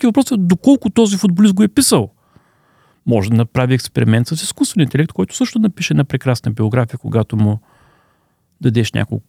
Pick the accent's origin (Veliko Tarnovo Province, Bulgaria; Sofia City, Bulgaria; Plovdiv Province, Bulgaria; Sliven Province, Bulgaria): Veliko Tarnovo Province, Bulgaria; Veliko Tarnovo; Роден съм в Велико Търново, там съм отраснал, там съм учил.